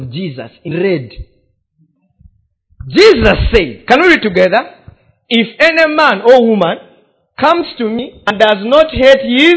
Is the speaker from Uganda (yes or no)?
yes; Uganda; first language Luganda; English is a second language; In Luganda, which is my native language, that would mean literally, okuzalibwa omulundi ogwoku.